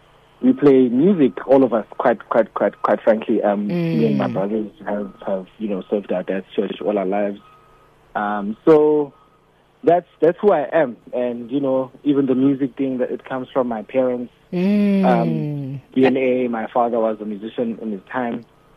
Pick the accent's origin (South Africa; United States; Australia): South Africa; Gauteng; I'm born and bred in the East Rand.